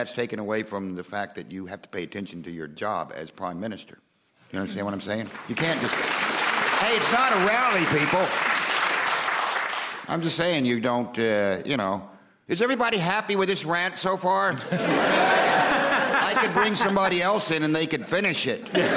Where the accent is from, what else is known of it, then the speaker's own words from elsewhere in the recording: United States; As an American, the whole idea of being able to call a snap election to me is... reeks of overconfidence